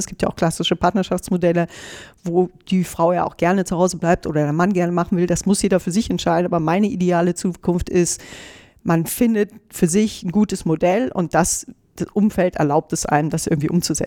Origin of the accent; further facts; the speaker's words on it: North Rhine-Westphalia, Germany; now in Berlin, Germany; ich komme aus dem Rheinland, keine Eltern, die mich hier stabil unterstützen konnten